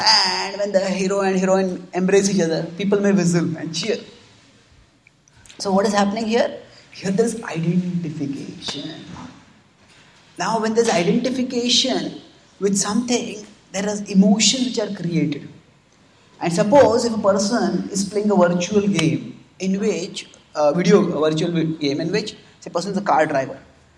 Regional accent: India; English is a second language; I come from India, where people are passionate about cricket.

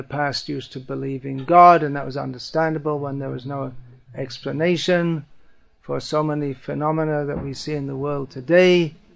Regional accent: England, United Kingdom; during much of my youth growing up in England

